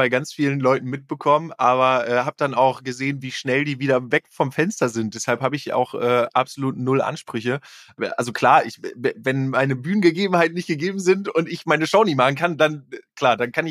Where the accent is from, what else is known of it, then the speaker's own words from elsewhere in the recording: Borken, North Rhine-Westphalia, Germany; Sie hat Verwandte in meiner Heimatstadt, also in der Nähe von meiner Heimatstadt aus Borken.